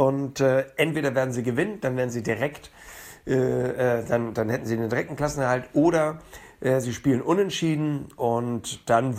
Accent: Hamburg, Germany; selbst für mich als Hamburger

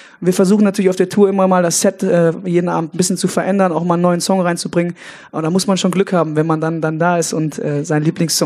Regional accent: North Rhine-Westphalia, Germany; Der linke Niederrhein, meine Heimat

